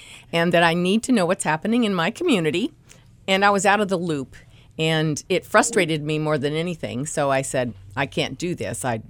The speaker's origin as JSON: {"language": "English", "region": "California", "country": "United States", "said": "because you know, we're from California."}